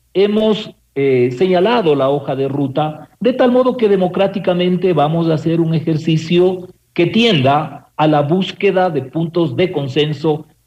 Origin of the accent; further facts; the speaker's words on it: Ecuador; en general como ecuatorianos